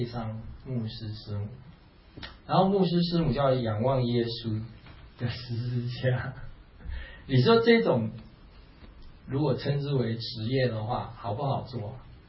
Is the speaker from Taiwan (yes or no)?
yes; Taiwan; 我们台湾话叫输人不输什么，输人不输阵